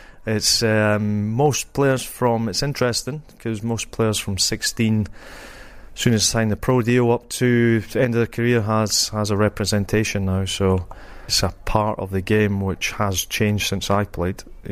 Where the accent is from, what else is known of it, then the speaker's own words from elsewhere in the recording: Edinburgh, Scotland, United Kingdom; also born or lived in Southport; Edinburgh. Originally born in Southport when Dad played for Liverpool.